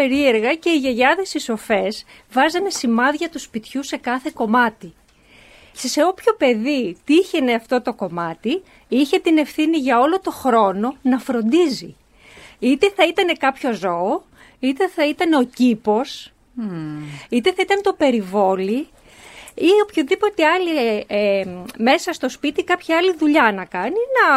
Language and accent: Greek; Leontari, Thessaly, Greece; Είμαι από τη Θεσσαλία και από τον νομό Καρδίτσας και από το Λεοντάρι Καρδίτσας λέγεται το χωριό μου